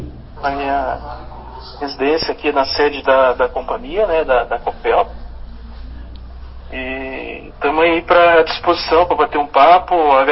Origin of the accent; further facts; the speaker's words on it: Paraná, Brazil; eu sou do interior do Paraná, né? Ali da região de Toledo. Nascido ali, né? E meus pais são da agricultura, né? Do interior aí.